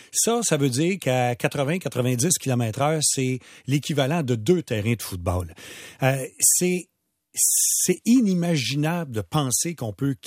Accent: Montreal, Quebec, Canada; Moi, bon, je suis Montréalais

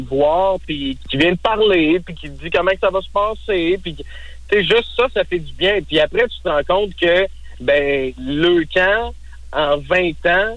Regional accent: Quebec, Canada; on vient de Charlevoix.

